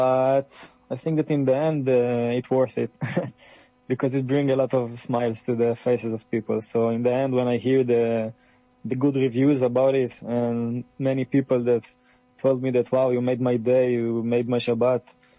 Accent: Israel; English is a second language; moved away as an adult; now in Amsterdam, Netherlands; We are not living in Israel. Me, at least, I grew up in Israel where it's really traditional to eat Jachnun every Saturday morning.

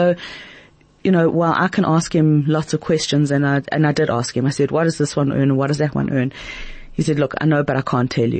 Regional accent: South Africa; they are so very, very central to our lives as South African Jews.

